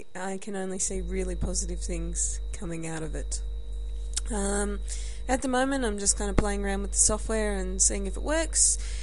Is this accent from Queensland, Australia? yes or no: no; Melbourne, Victoria, Australia; And if you're wondering where my accent comes from, I'm coming to you live from Melbourne, Australia.